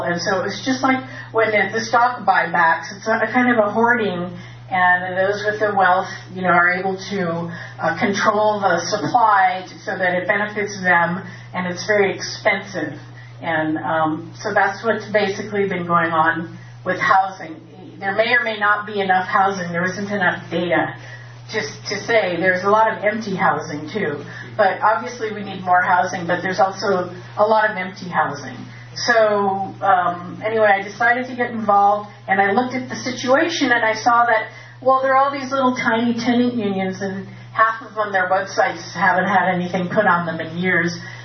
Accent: Santa Cruz, California, United States; I'm from Santa Cruz, pretty much. I came there as a child, and had a kid. I grew up there. I had a kid. I brought my kid up there.

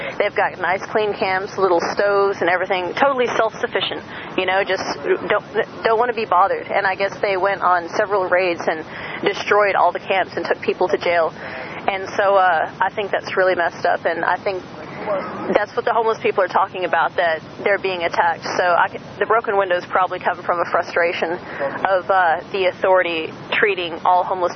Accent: Texas, United States; I'm from Texas, yes.

